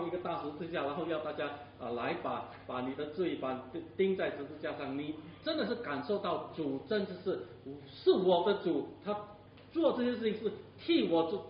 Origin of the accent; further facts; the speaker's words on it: China; 我们中国人很常常有的就是这个他的 baby 生下来的时候有这个肝黄